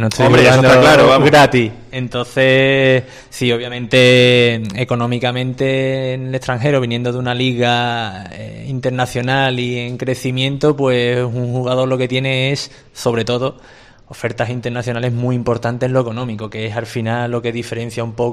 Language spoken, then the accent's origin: Spanish; Granada, Andalusia, Spain; Igual que cuando estuve en Granada lo pensaba, estaba en un club muy importante de mi tierra